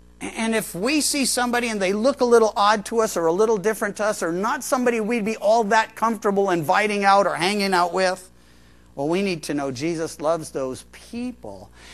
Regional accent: Midwest, United States; also born or lived in Georgia / Missouri / Chicago; when I was a kid, I lived in the Midwest and I was born in Georgia, and there was a lot of ethnic, relational, racial tensions.

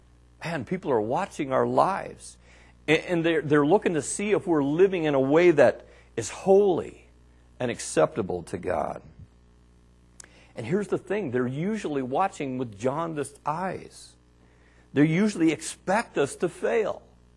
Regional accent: Arkansas, United States; There's an old Ozark philosophy that says, and you all know that I'm from Arkansas, so this stuff means a lot to me.

